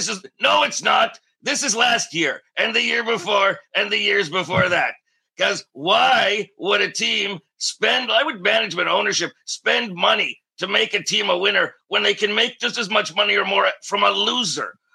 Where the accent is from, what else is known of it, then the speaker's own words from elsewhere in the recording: Toronto, Ontario, Canada; I have a sentimental attachment to Buffalo from growing up in Toronto, getting all the Buffalo TV stations